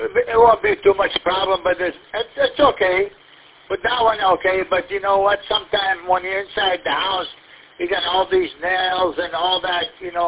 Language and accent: English; Detroit, Michigan, United States; Hi, Jack. I'm from Detroit.